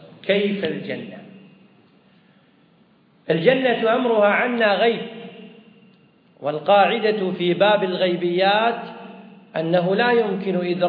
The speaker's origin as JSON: {"language": "Arabic", "country": "Kuwait", "said": "أخرجنا من ديرتنا هذه من الكويت، فكم سعينا واجتهدنا حتى نرجع إلى ديرتنا الكويت"}